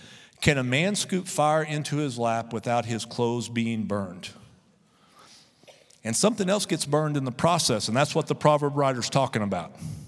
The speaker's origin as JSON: {"language": "English", "region": "Texas", "country": "United States", "said": "We know right away, man, we are from Central West Texas."}